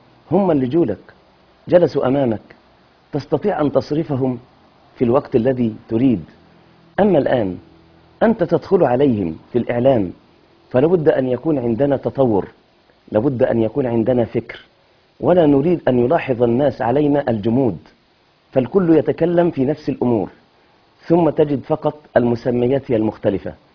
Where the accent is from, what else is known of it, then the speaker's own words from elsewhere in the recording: Egypt; كالقميص اللي بنسميه جلباب عندنا في مصر